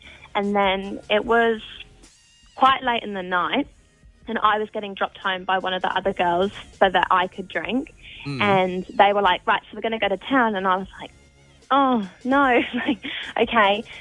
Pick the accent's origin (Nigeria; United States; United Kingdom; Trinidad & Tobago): United Kingdom; England; moved away; Well, I met Brooke at work. I moved over from England.